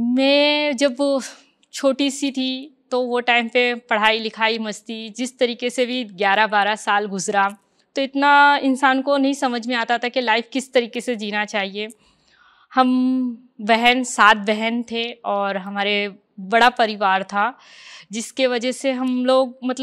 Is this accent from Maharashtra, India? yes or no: yes; Mumbai, Maharashtra, India; मेरी पैदाइश बॉम्बे मलाड में हुई और मैं बचपन मेरा बॉम्बे में ही पली बड़ी हमेशा, और पढ़ाई भी बॉम्बे में ही किया।